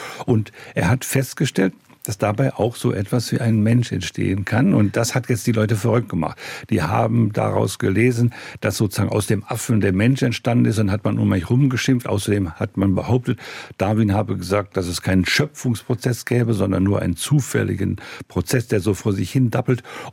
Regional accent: Wuppertal, North Rhine-Westphalia, Germany; Barmen gehört zu Wuppertal, also ich komme aus Wuppertal, im Stadtteil Barmen.

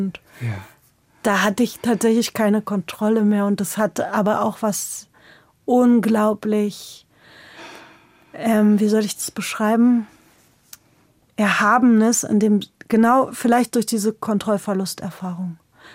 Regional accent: Berlin, Germany; Ja, in Kreuzberg.

